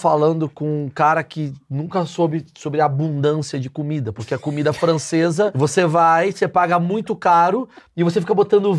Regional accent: Brazil; Não, mas a gente é brasileiro.

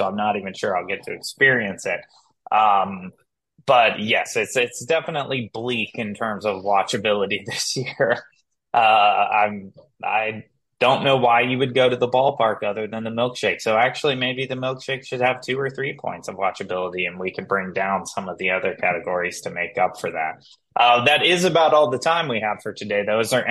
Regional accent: Los Angeles, California, United States; Currently my hometown team here, the Dodgers, are first in watchability with a 40.5.

